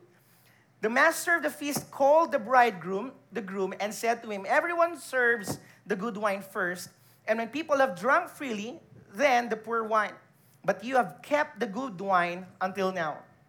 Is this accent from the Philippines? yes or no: yes; Philippines; growing up in the Philippines, we have our religion subjects growing up